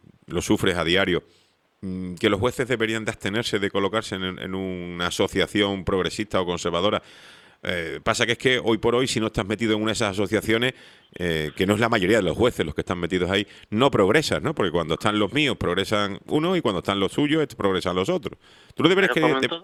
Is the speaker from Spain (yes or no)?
yes; Spain; somos españoles